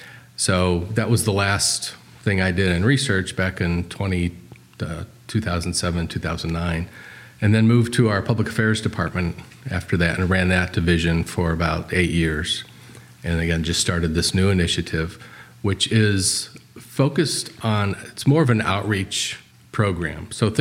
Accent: Cleveland, Ohio, United States; now in Atlanta, United States; I'm born and raised in Cleveland, Ohio. And I lived in Washington, D.C. for a year and then have been in Atlanta, the Atlanta metro area, for the last 33 years.

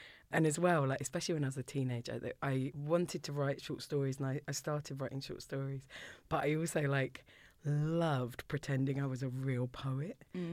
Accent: Orpington, London, United Kingdom; I grew up in Orpington, which at the time I felt like there wasn't that much cultural stuff near me.

